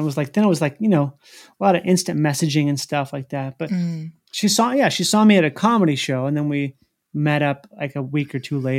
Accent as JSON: {"language": "English", "region": "Minnesota", "country": "United States", "said": "I'm from the Midwest, which is like middle America."}